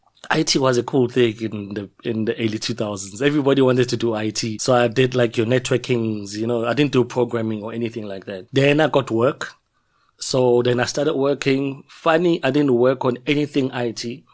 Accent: Vosloorus, Gauteng, South Africa; I am South African. You can say … from Boxburg, Vosloorus

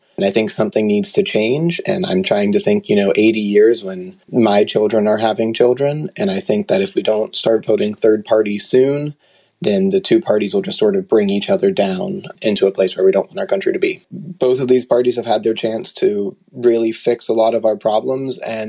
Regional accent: Tennessee, United States; now in Vernon, United States; I'm 25. I live right now in Vernon, Connecticut, but I'm originally from Tennessee.

